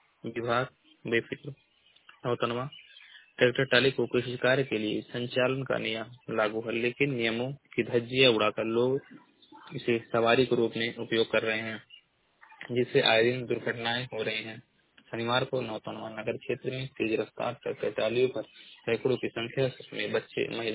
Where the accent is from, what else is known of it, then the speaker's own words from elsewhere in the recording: Uttar Pradesh, India; मैं जिला महाराजगंज का निवासी हूँ।